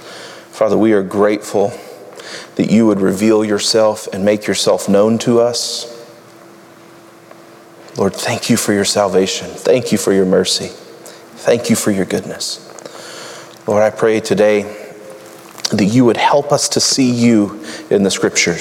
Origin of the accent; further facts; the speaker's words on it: Louisiana, United States; born there; first language American Sign Language; I shared that I was born in Louisiana. I'm what's known as a CODA, a child of deaf adults. Both of my parents are deaf. American Sign Language is my first language.